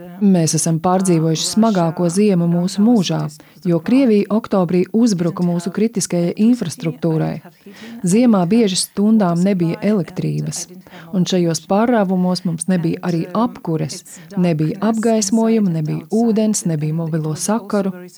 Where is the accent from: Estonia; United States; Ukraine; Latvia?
Ukraine; Eastern Ukraine; Es esmu no Austrumu Ukrainas, un manai ģimenei karš sākās pirms 8 gadiem. Man nācās pārvietot savus vecākus no dzimtajām mājām, bet es pati jau ilgāku laiku dzīvoju Kīvas reģionā.